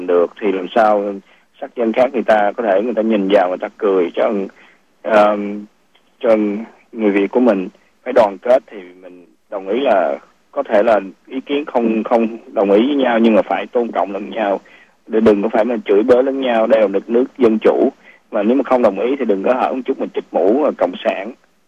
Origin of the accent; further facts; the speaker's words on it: San Jose, California, United States; em sống và lớn lên ở San Jose này